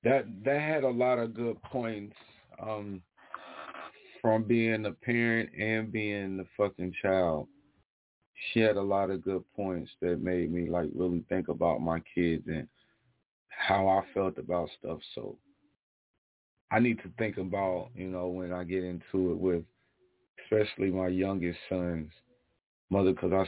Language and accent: English; Kansas City, Missouri, United States; Shout outs to my hometown, Kansas City.